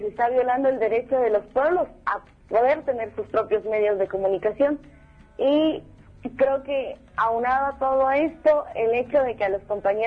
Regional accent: Guatemala; como comunicadores y como ciudadanos guatemaltecos en este caso

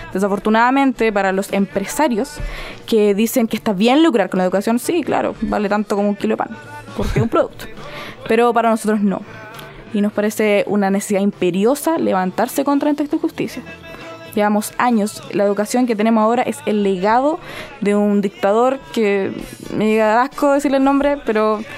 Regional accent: Chile; Somos 7 chilenos.

